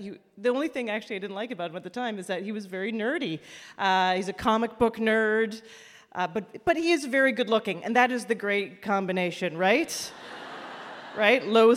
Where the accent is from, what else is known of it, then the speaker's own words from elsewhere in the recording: Canada; I'm Canadian.